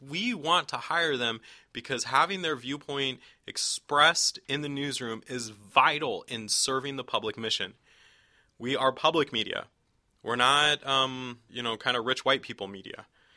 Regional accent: San Diego, California, United States; I grew up in East County, San Diego, which is I grew up in a time before there was social media everywhere

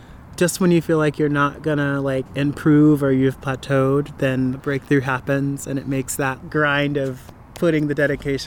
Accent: Boise, Idaho, United States; I am a circus artist, and I am from Boise, Idaho.

